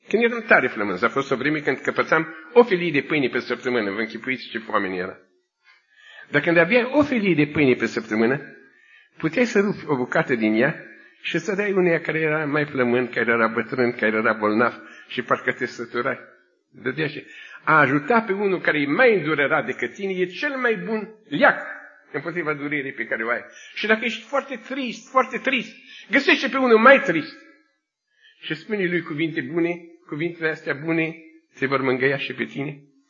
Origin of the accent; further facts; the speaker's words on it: Romania; eu sunt din România